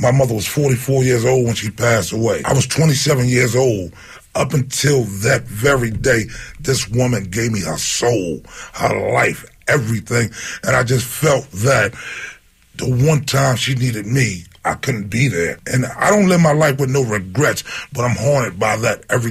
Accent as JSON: {"language": "English", "town": "Philadelphia", "region": "Pennsylvania", "country": "United States", "said": "I'm from North Philadelphia. I'm from North Philadelphia, you know what I mean?"}